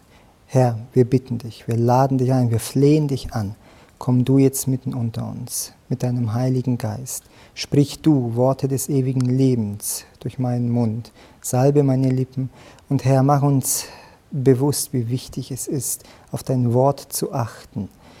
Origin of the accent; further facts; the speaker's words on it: Transylvania, Romania; da wo ich aufgewachsen bin, in dem Dorf in Siebenbürgen, da bin ich sehr oft im Wald unterwegs gewesen